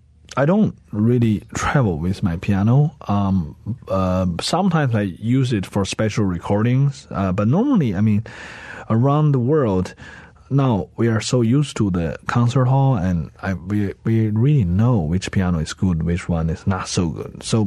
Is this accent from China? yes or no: yes; China; English is a second language; Actually, Philadelphia Orchestra gave me the first chance to go back to my home country.